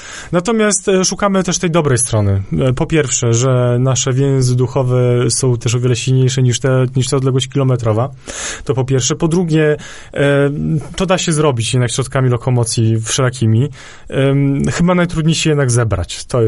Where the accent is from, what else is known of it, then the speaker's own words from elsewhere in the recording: Podlaskie Voivodeship, Poland; ja jestem z Białostoczyzny